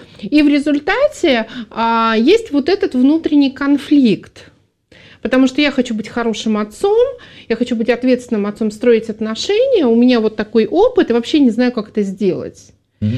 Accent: Saint Petersburg, Russia; когда я приезжала из Ленинграда, и вот я приезжала к родственникам, все сначала начинали охать, говорит, вот из Ленинграда, бледная, зеленая

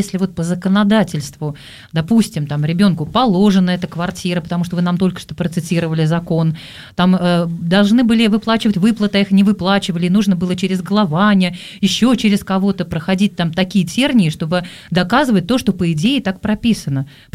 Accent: Moscow, Russia; я москвичка

